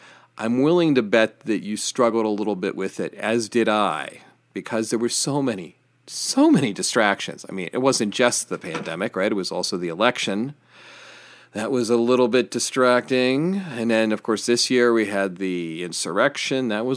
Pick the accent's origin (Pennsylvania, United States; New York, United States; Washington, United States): Pennsylvania, United States; Johnstown; He was originally from my hometown of Johnstown, PA, which is where I currently reside.